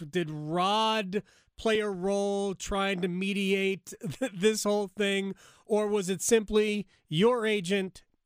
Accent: New Jersey, United States; I'm from Northern Jersey, which is really New York.

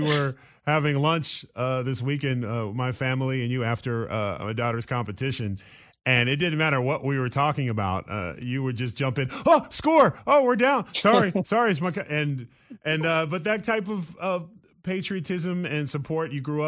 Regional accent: California, United States; And yes, you have seen I grew up in California.

